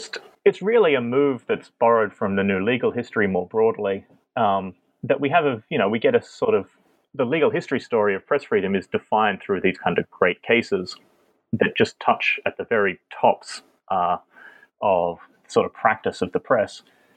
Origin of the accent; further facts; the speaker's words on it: Australia; No, I'm an Australian.